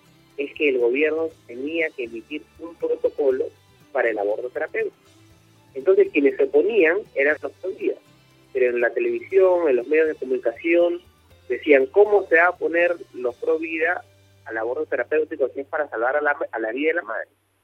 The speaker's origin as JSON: {"language": "Spanish", "country": "Peru", "said": "en el Perú, nosotros como peruanos estamos comprometidos en la defensa y la promoción de la vida humana"}